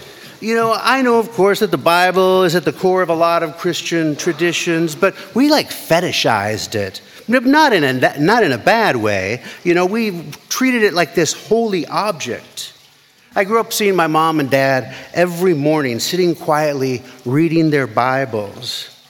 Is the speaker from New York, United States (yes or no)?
no; California, United States; also born or lived in Minnesota; It wasn't just my being from California or the son of a hippie Baptist minister. I just didn't have a very Minnesota, like, vibe, you know?